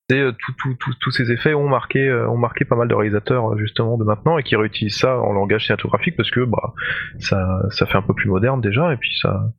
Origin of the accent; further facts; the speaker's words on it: France; Et il est sorti genre un an après chez nous, en France.